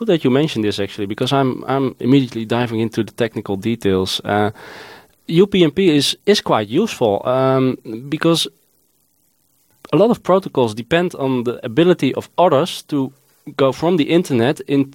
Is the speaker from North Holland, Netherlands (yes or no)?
no; The Hague, South Holland, Netherlands; I'm from The Hague, and I started there traveling.